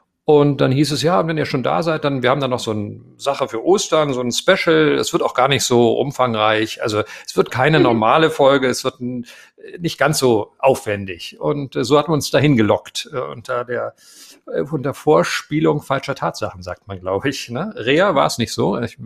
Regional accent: Berlin, Germany; moved away; ich bin auch Berliner, wa?

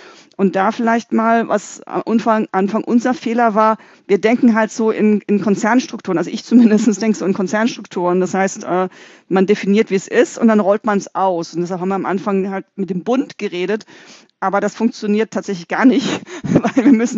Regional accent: Freiburg, Baden-Württemberg, Germany; ich komme aus Freiburg

